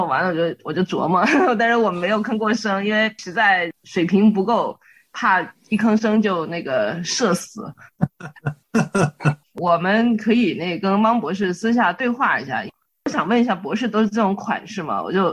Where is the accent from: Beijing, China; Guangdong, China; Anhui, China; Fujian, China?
Fujian, China; 你这个我们福建人很有礼貌的